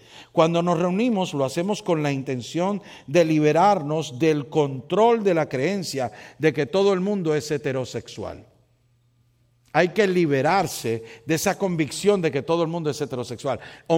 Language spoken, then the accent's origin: Spanish; Puerto Rico; en mi país, en Puerto Rico